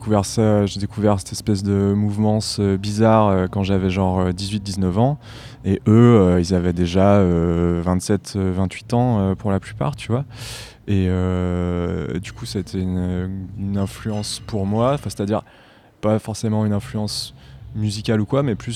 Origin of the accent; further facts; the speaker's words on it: Lyon, Auvergne-Rhône-Alpes, France; now in Strasbourg, France; moi je viens de Lyon